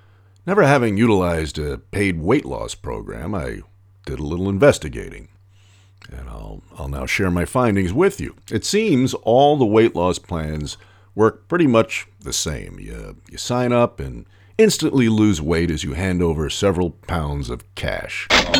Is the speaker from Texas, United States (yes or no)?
no; New York City, New York, United States; I grew up riding Subways in New York City